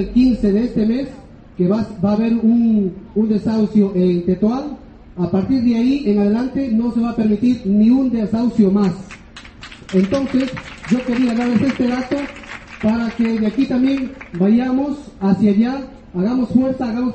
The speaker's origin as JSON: {"language": "Spanish", "country": "Ecuador", "said": "soy de Ecuador."}